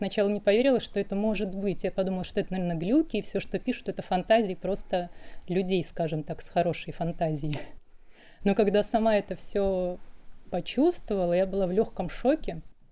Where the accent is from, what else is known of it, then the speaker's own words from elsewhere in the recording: Moscow, Russia; Я из Москвы.